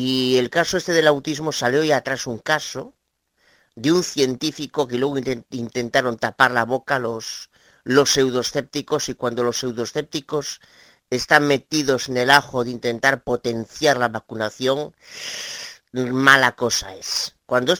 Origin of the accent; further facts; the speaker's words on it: Galicia, Spain; de Galicia.